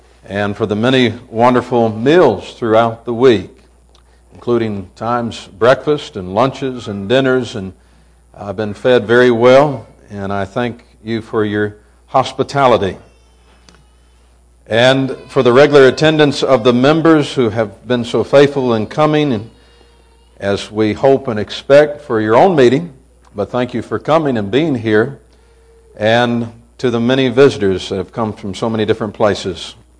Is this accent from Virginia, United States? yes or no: no; Kentucky, United States; also born or lived in Florida / Texas; I'm kind of missing the seasons I got accustomed to growing up in Kentucky.